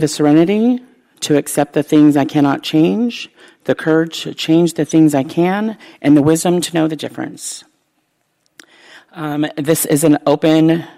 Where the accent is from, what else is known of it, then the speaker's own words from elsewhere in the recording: California, United States; I grew up here in the Bay Area.